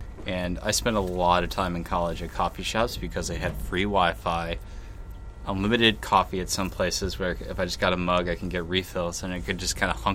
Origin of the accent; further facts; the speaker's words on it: Sheboygan, Wisconsin, United States; The first coffee shop that really jumped out at me is I grew up in Sheboygan, Wisconsin, which is about an hour north of our factory here in Milwaukee.